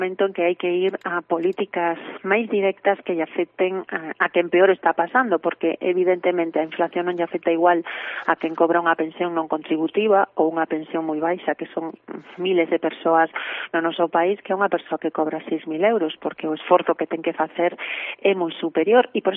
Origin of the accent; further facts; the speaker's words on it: Galicia, Spain; e como galegos e galegas dar un debate que é esencial.